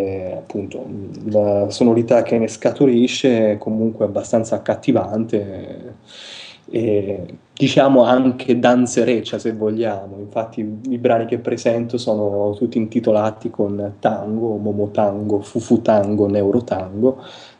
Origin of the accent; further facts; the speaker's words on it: Ascoli Piceno, Marche, Italy; moved away as an adult; now in Bologna, Italy; quello da cui vengo, che è il Piceno. Sono di Ascoli, ho vissuto lì tutta la mia infanzia e la mia giovinezza. Nel 98 mi sono trasferito appunto a Bologna